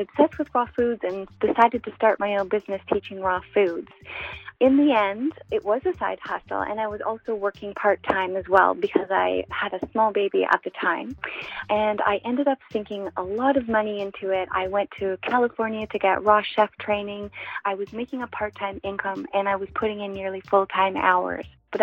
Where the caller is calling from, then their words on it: Canada; I'm calling from Canada.